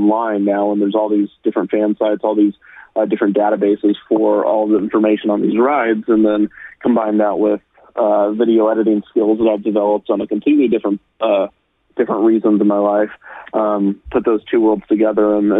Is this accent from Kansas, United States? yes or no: yes; Kansas City, Kansas, United States; I grew up in around Kansas City, on the Kansas side, as I mentioned in one of my videos. There are no theme parks there.